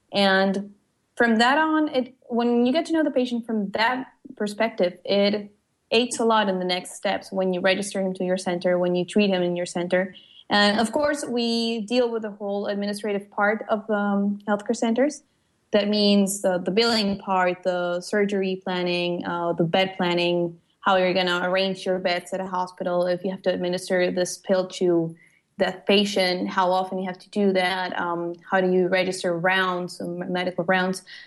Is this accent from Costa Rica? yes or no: yes; Costa Rica; when I come from Costa Rica, we suffer a lot from tropical diseases